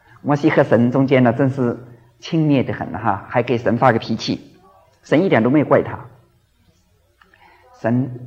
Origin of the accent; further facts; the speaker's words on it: China; 我们中国人也常讲这么句话，我们要扶老